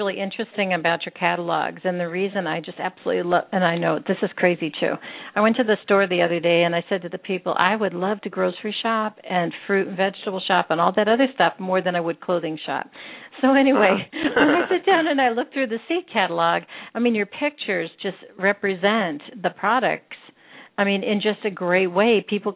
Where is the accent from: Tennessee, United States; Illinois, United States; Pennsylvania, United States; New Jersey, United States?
Pennsylvania, United States; I grew up in the Northeast and by the Poconos, by the Amish people, and there were no pesticides used on anything.